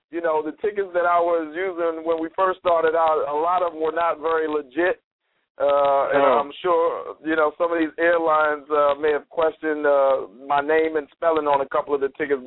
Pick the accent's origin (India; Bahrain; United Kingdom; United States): United States; Washington, District of Columbia; My hometown, Washington, D.C., is a strong possibility.